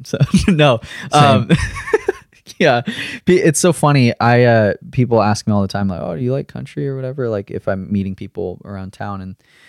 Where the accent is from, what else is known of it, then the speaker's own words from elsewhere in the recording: Missouri, United States; Because I'm from Missouri.